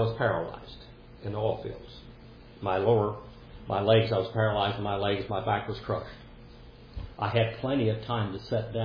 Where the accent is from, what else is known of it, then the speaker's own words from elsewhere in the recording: Nevada, United States; I grew up here in Fish Lake Valley.